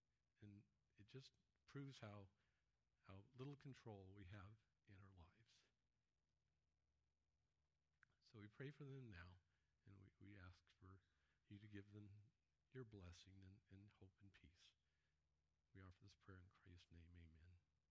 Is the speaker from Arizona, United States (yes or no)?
yes; Arizona, United States; growing up in Arizona, I've never seen water.